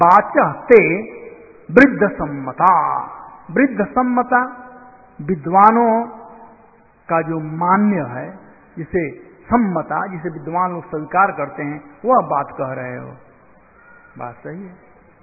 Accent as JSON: {"language": "Hindi", "region": "Bihar", "country": "India", "said": "हमारे यहां बिहार में पुरनिया के समान बोल रहे हैं, पुरनिया मतलब पूर्व"}